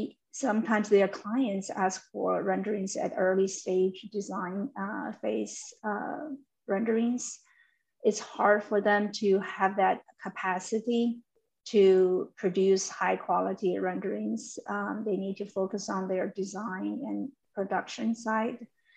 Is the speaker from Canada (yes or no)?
no; China; because I'm from China. So I have that resources in China